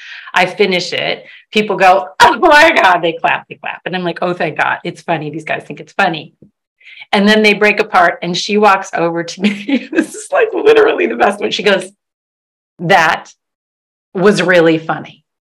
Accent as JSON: {"language": "English", "region": "Michigan", "country": "United States", "tie": "born or raised there", "also_born_or_lived": "Arizona", "said": "I was born in Detroit, grew up in Michigan, and then in Arizona."}